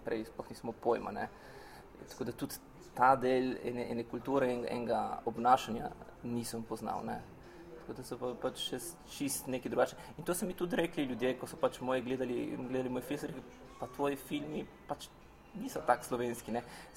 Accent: Trieste, Friuli-Venezia Giulia, Italy; moved away as an adult; ker pač sem odraščal v Trstu, ker sem šele pa pri 20-ih prišel v Ljubljano študirati na GRFT, sem enostavno se vsak dan soočil z italijansko kulturo.

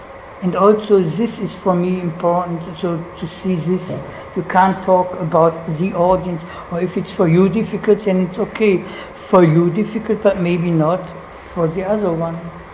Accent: Germany; English is a second language; And I come from Germany, and we had also this history

